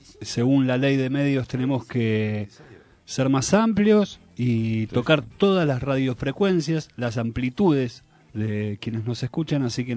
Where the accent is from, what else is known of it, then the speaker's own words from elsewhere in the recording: Argentina; Somos argentinos que como cada mañana te damos inicio a las noticias